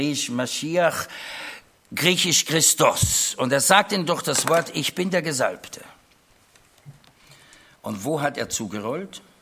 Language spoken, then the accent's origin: German; Austria; now in Germany; meine Frau ist Schweizerin, ich bin Österreicher, wohnen in Deutschland